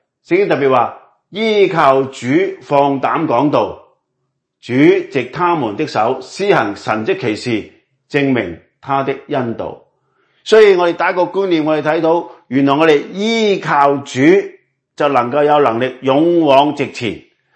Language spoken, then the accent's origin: Cantonese; China; 咁当然即係作为中国人，我哋都可以话引以为荣啦